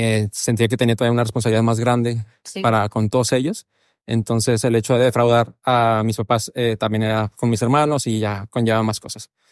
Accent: Mexico; now in Barcelona, Spain; yo me vine de México a Barcelona, aún dentro del armario, y me tocó vivir esta experiencia de cambio hasta que llegué a Barcelona hace 8 años aproximadamente.

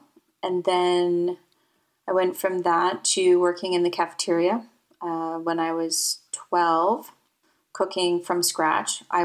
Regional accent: British Columbia, Canada; Between birth and being 13, I lived in three different communes throughout British Columbia. I grew up in Canada.

